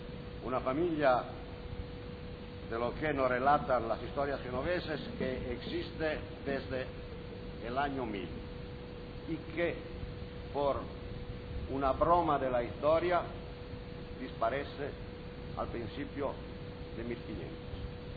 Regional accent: Italy; Spanish is a second language; Me disculparán para mi bárbaro castellano, siendo yo italiano

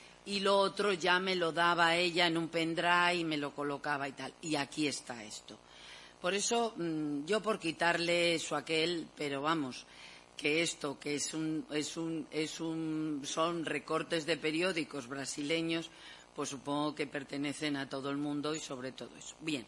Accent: Spain; Bien es verdad que porque somos españoles y por ejemplo, yo no sé muy bien hablar alemán

